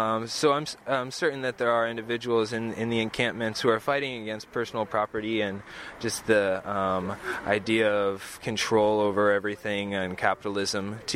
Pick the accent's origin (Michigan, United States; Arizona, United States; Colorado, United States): Colorado, United States; Boulder; born or raised there